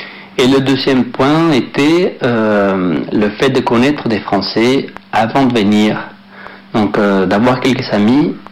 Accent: Mexico; French is a second language; Donc je viens du Mexique, on dirait en France, que c'est un pays du Sud

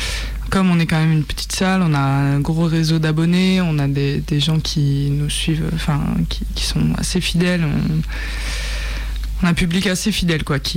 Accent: Nîmes, Occitanie, France; parce que je suis originaire de Nîmes.

